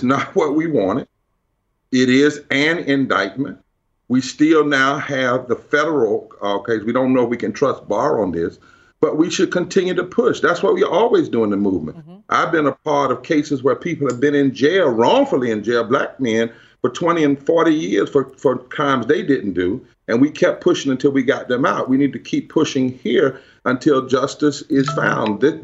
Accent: the South, United States; I'm from the South. And we know a lot of times when grand juries come back, citizens like that, the truth has not been found.

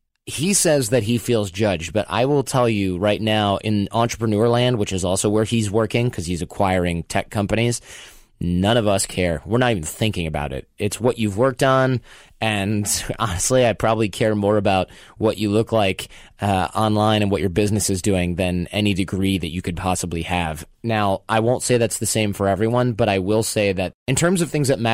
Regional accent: Michigan, United States; I'm from Michigan myself.

